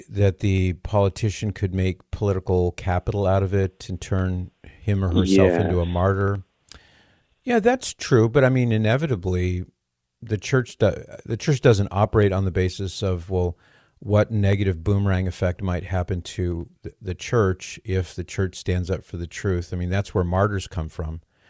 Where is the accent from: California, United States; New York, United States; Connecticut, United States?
California, United States; Hey, I'm from California. It's my home state. I love my home state.